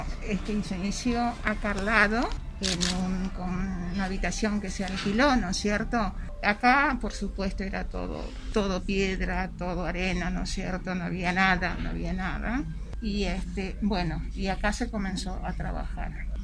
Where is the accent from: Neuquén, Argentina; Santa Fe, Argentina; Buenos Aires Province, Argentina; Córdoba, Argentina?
Neuquén, Argentina; Yo soy de Neuquén.